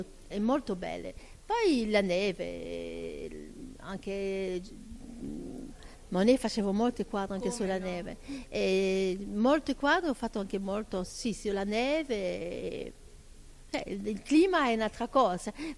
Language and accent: Italian; Belgium; Sono belga, ma in Belgio non abbiamo queste belle giornate di sole come c'è qua.